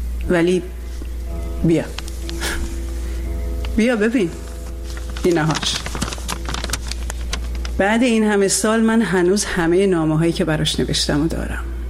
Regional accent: Iran; moved away as an adult; وقتی از ایران اومدم بیرون

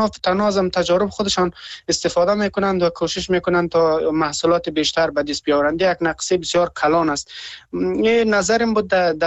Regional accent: Afghanistan; ما که در سمت شمال افغانستان در واقع بزرگ شدیم

